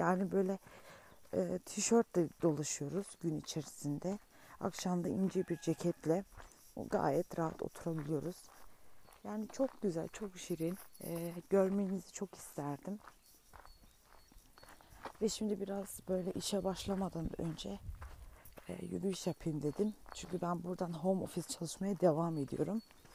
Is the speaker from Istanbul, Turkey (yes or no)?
no; Bolu, Turkey; Evet, şu an köyümüzdeyiz. Ben aslen Bolulu'yum. Bunu söylemiş miydim hatırlamıyorum ama Bolu'nun Göynük ilçesinin bir köyündeyiz. Ve çok küçük bir köy. Bu köyü şöyle düşünebilirsiniz. Ya belki 50 tane hane vardır. Bu 50 hanenin 30'u zaten akraba.